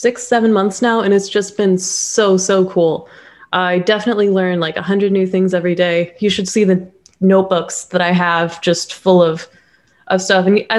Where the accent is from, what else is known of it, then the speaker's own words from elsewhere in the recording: Alaska, United States; now in Dallas, United States; a hacker from Alaska. But I'm sorry, I had to do that. I'd be remiss if I didn't. … I moved to Dallas from Alaska in 2018.